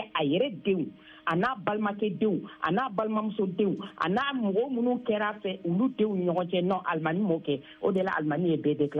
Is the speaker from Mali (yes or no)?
yes; Mali; je suis une Malienne, je suis une Malienne.